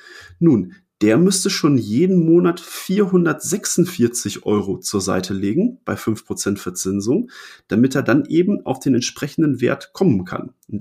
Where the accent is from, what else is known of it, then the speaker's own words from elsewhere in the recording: North Rhine-Westphalia, Germany; now in Münster, Germany; in meiner Heimatstadt, ich komme aus der Nähe von Bielefeld